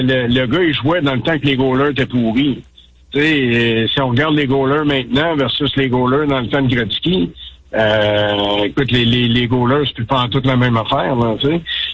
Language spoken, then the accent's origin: French; Canada; Puis c'est pas parce que on est Canadien puis le hockey puis c'est ci puis c'est ça.